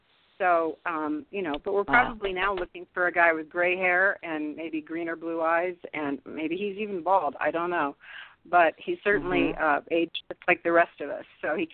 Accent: Sacramento, California, United States; were so familiar to me where I grew up and in Sacramento. And I used to walk all over Sacramento

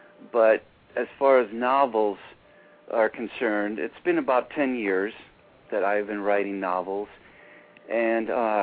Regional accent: Rockford, Illinois, United States; now in Sonora, United States; Okay, well, I come from Rockford, Illinois. I come from the Midwest, the northern part of Illinois. And right now I'm living in Sonora, California

